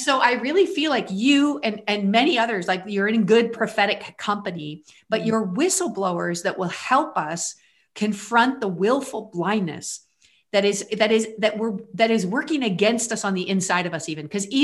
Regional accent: Canada; I'm Canadian

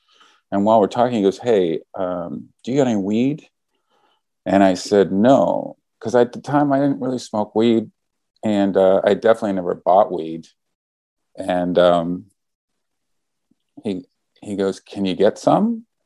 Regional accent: Canada; I'm also Canadian

